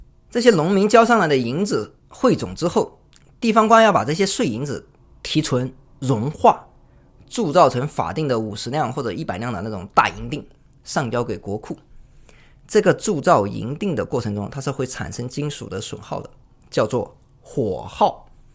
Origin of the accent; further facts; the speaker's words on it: Bijie, Guizhou, China; 比如我的家乡贵州毕节，那是穷乡僻壤啊